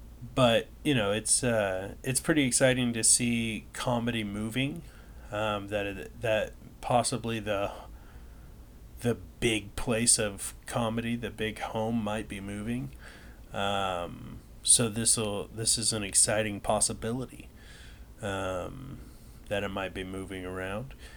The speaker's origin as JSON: {"language": "English", "town": "Denver", "region": "Colorado", "country": "United States", "tie": "born there", "said": "I was born in Denver that's where I was born."}